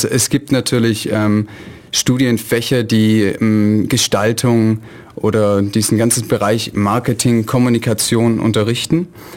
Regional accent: Aalen, Baden-Württemberg, Germany; ich komme ursprünglich aus Aalen, also 70 Kilometer von Ulm weg.

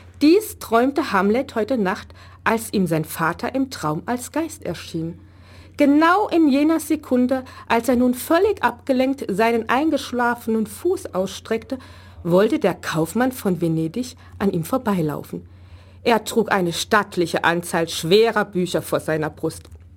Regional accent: Saarland, Germany; born there; now in Neu-Ulm, Germany; wurde ich 65 im Saarland geboren und lebe aber mittlerweile seit 1988 mit meiner Familie hier in Neu-Ulm.

